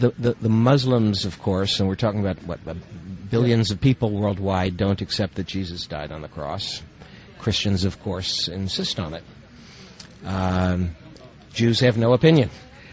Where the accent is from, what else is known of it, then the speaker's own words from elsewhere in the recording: Washington, D.C. area, United States; I grew up near Washington, D.C., and my father was a Jewish professor at Catholic University, Georgetown University.